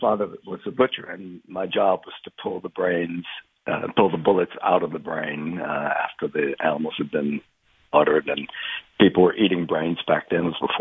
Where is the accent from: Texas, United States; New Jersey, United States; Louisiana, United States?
Louisiana, United States; my growing up in South Louisiana. My parents were officially Cajuns, and I guess I am as well.